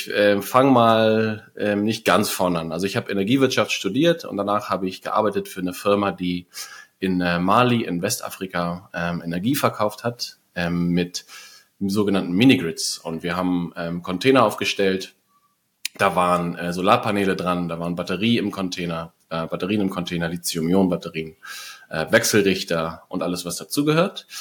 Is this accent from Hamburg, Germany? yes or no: yes; Hamburg, Germany; Ursprünglich komme ich aus Hamburg, ja.